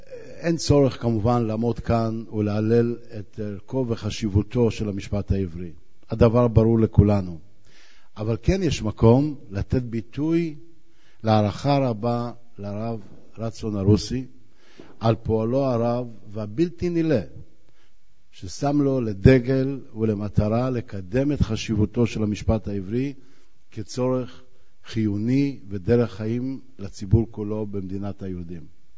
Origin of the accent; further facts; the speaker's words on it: Jerusalem, Jerusalem District, Israel; אני יודע על ירושלים, אני ירושלמי, אז אני חייב לשאת בכבודה של ירושלים